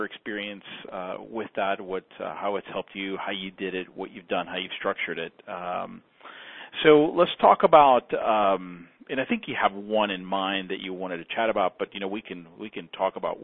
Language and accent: English; Atlanta, Georgia, United States; you're actually here in my hometown in the Atlanta area.